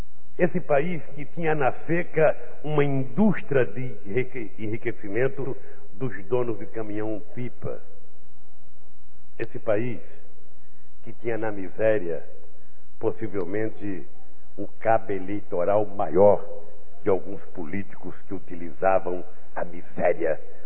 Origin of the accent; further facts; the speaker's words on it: Brazil; Mas eu saio daqui realizado como homem, como brasileiro e como presidente da República.